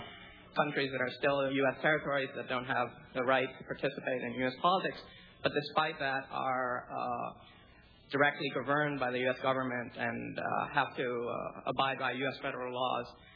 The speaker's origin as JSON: {"language": "English", "country": "Puerto Rico", "said": "from Aranzo. I'm in the college, and I'm from Puerto Rico."}